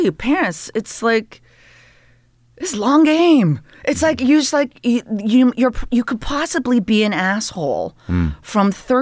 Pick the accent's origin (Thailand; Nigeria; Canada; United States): Canada; But as a Canadian, it's really, it's passive aggressive.